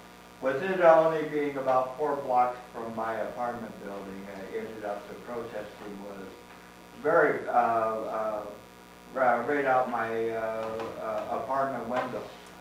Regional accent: Seattle, Washington, United States; I'm from Seattle, and the WTO, World Trade Organization, was in our area

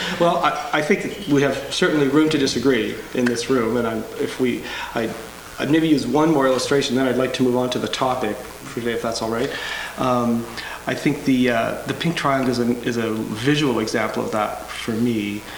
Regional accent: Canada; I'm a Canadian, by the way

